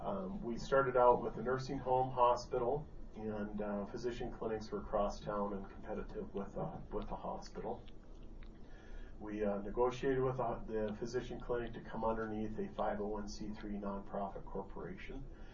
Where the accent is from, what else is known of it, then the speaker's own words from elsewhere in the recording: Glendive, Montana, United States; I grew up in Glendive, Montana. Spent my life pretty much there up until about 26.